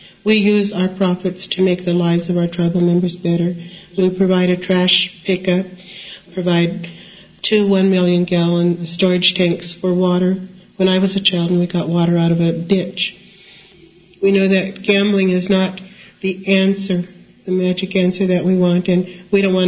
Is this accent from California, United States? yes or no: yes; Morongo, California, United States; I grew up on Morongo. I was born in 1945. I grew up in a home that had no indoor plumbing, no running water. We had dirt floors, but no electricity. There were 9 children in my family.